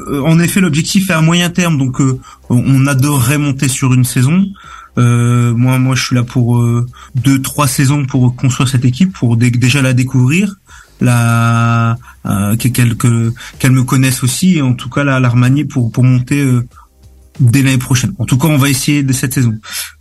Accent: Lille, Hauts-de-France, France; donc je viens de Lille

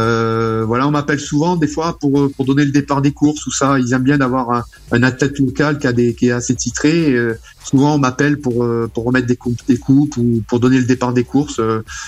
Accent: Bordeaux, Nouvelle-Aquitaine, France; il faut savoir que moi je suis bordelais, hein, je suis né à Bordeaux.

